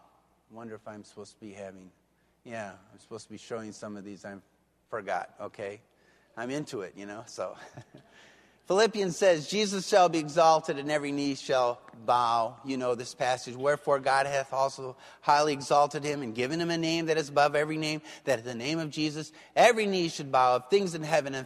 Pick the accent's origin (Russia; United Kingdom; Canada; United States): United States; And I don't preach this because I'm an American, because sometimes they think, oh, that's the way Americans think.